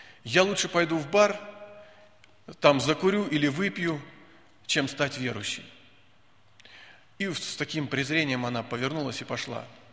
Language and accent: Russian; Minnesota, United States; Я из Миннесоты.